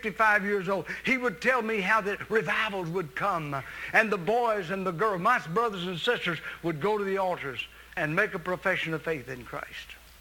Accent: Camden, United States; also born or lived in Millville; in Millville, where everybody else lived, but I was raised in Camden, they came, the Camden people came to Millville and got my daddy to move all of us to Camden

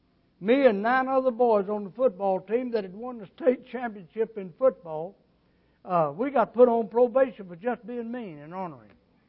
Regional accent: Camden, Arkansas, United States; See, West Washington Street in my hometown of Camden, Arkansas, came west, and then it turned abruptly, and then turned west again, and First Baptist Church sat right in there.

